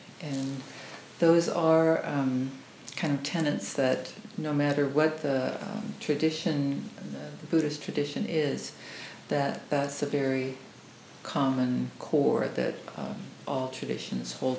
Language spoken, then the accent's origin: English; Spokane, Washington, United States; When I was growing up in Spokane, they were called chestnuts.